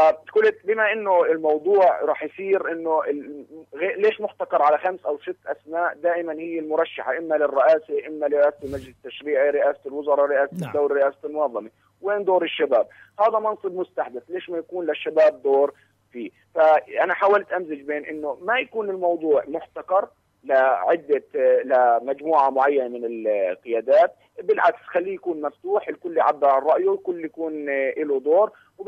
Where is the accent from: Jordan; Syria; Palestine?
Palestine; إحنا مجتمع فلسطيني، مجتمع شاب بأغلبيته 60% تقريبا منه شباب